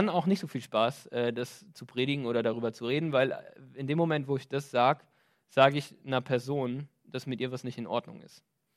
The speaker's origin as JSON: {"language": "German", "town": "Potsdam", "region": "Brandenburg", "country": "Germany", "said": "wir als Menschen hier in Potsdam. Wir als Potsdamer."}